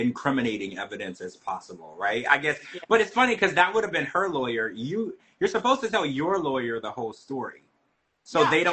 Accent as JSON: {"language": "English", "region": "Louisiana", "country": "United States", "said": "Because I know in some states, I'm from Louisiana, and I know there's a certain type of marriage"}